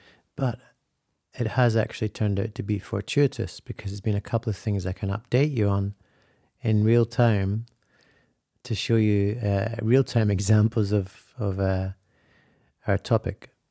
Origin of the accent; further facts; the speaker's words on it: Scotland, United Kingdom; They made a little friendly little friendly comment about me being a Scotsman.